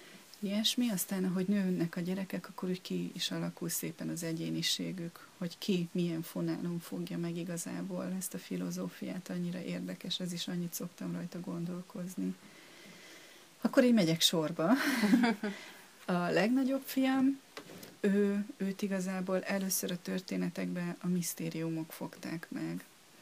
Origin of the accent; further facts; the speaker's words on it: Hungary